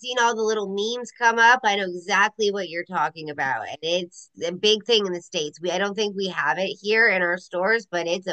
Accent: Canada; but we're Canadian, right?

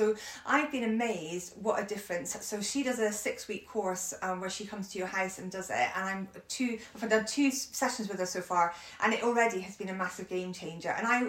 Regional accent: United Kingdom; We're so British, aren't we?

